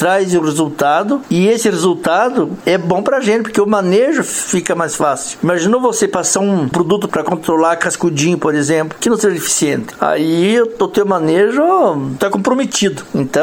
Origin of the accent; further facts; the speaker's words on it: Brazil; E é um orgulho para mim, que sou brasileiro, que sou pequeno produtor